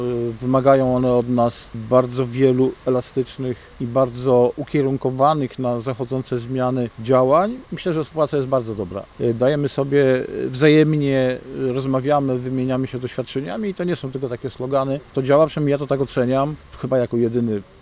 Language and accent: Polish; Gdynia, Pomeranian Voivodeship, Poland; now in Szczecin, Poland; ja pochodzę z Gdyni i większość mojego zawodowego życia przepracowałem w portach w Gdyni i w Gdańsku.